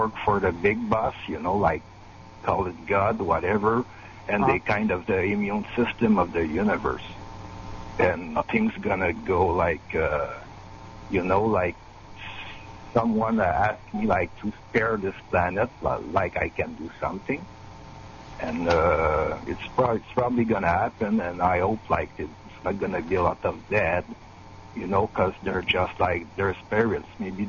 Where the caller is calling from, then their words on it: Montreal, Quebec, Canada; from Montreal.